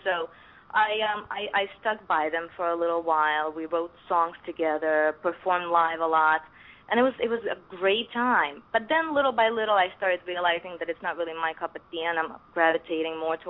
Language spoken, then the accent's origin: English; North Carolina, United States; also born or lived in Ukraine; now in New York, United States; I actually was born in Ukraine, and then my whole family moved to the States when I was a little girl. So I grew up in North Carolina and then eventually moved to New York